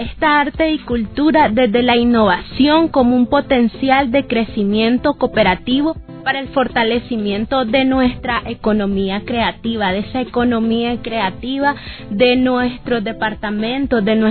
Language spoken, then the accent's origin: Spanish; Nicaragua; Estamos contentos, Noelia, en estas fechas tan importantes que celebramos como nicaragüenses, que es la independencia de Centroamérica, y Nicaragua conmemora sus fiestas patrias en este septiembre victorioso